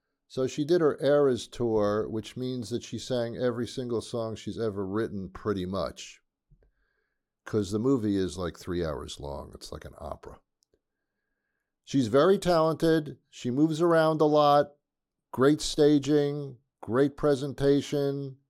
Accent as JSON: {"language": "English", "region": "New Jersey", "country": "United States", "said": "And he's from New Jersey. I'm from New Jersey too."}